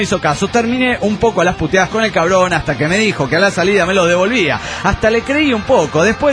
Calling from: Coronel Suárez, Buenos Aires Province, Argentina; de Coronel Suárez, Argentina.

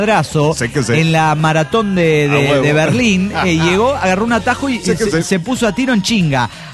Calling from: Ensenada, Baja California, Mexico; de Ensenada, Baja Califas, México.

